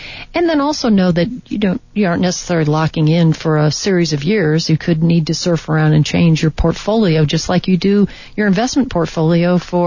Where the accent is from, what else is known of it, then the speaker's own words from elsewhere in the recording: New England, United States; now in Arizona, United States; we're a transplant from New England coming here to Arizona